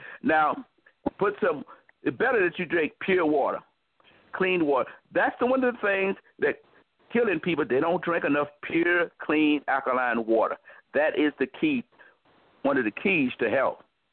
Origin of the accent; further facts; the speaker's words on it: the South, United States; Now, when we come from the South, they say, eat it while it's hot, and it be scorching your tongue.